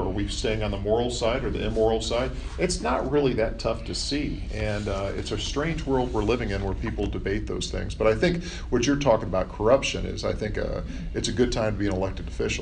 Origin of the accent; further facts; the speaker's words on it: Alabama, United States; when I grew up in Alabama, and I was in Alabama in high school and in college